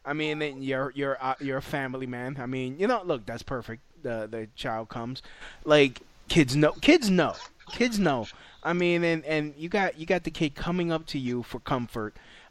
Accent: Brooklyn, New York, United States; I mean, growing up in Brooklyn, it was always the little kid or some dude thinking he's tough

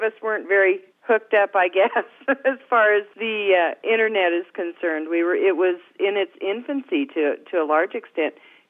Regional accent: Laramie, Wyoming, United States; I played a child from Fatima in a parade in my hometown of Laramie

